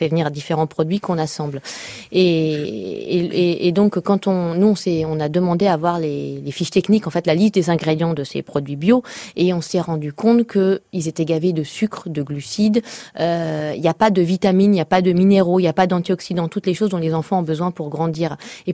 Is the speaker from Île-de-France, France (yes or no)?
yes; Paris, Île-de-France, France; Voilà, moi je viens de la Goutte d'or.